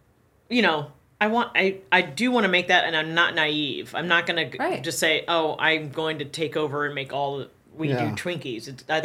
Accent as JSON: {"language": "English", "town": "San Francisco", "region": "California", "country": "United States", "said": "I'm from San Francisco."}